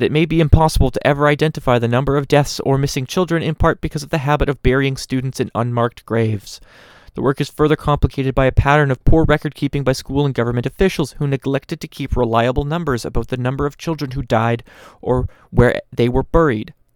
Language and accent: English; Winnipeg, Manitoba, Canada; I'm a Canadian. I'm a prairie kid. I'm from Winnipeg, Manitoba. I live on Treaty 1 territory, the original lands of the Anishinaabe, Cree, Oji-Cree, Dakota, and Dene people, and the homeland of the Métis Nation.